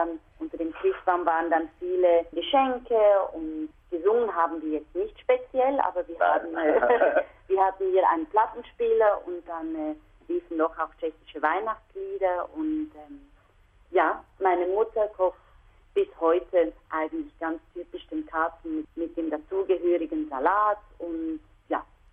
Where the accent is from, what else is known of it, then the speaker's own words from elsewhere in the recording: Switzerland; also ich bin ja hier in der Schweiz geboren und aufgewachsen